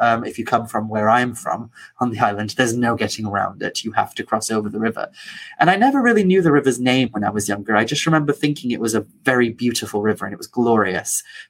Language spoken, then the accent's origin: English; Anglesey, Wales, United Kingdom; I grew up on Ynysmon, as I mentioned in the beginning. Ynysmon is an island that is very well known for its agriculture and its history of like feeding the rest of Wales and such, its farming traditions.